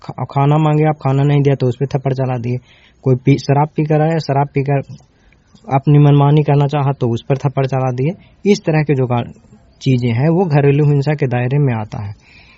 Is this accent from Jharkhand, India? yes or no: no; Nursarai, Bihar, India; मैं नूरसराय से हूँ।